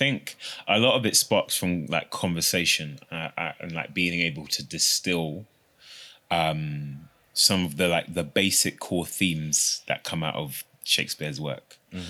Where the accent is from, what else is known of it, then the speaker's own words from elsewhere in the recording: London, United Kingdom; Being born and raised in South London and the experiences that I've had, I know what that feeling is.